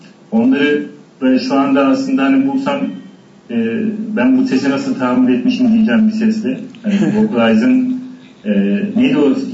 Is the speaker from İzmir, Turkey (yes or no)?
yes; İzmir, Turkey; also born or lived in Muş; Muş'ta doğdum, işte babamlar falan Artvinli, işte ben İzmir'de büyüdüm, daha çok İzmir Körler Okulu'nda okudum. Liseyi falan da hep İzmir'de okudum.